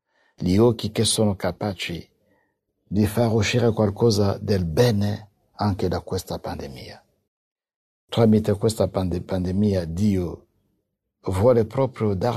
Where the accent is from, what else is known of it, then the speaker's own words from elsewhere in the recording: DR Congo; nel mio paese, Repubblica Democratica del Congo